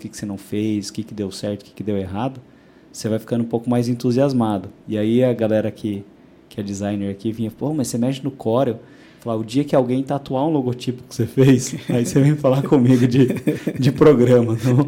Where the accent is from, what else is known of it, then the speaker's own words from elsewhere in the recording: Indaiatuba, São Paulo, Brazil; eu nasci aqui também em Indaiatuba, né? Me criei aqui.